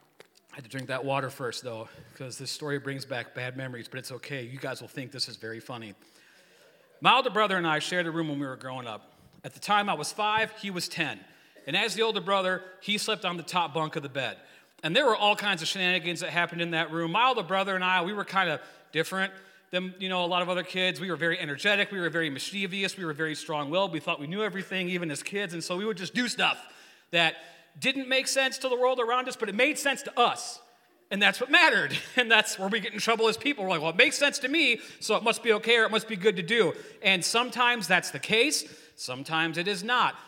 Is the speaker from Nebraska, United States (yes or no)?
no; Wisconsin, United States; you cannot say it like we're from Wisconsin.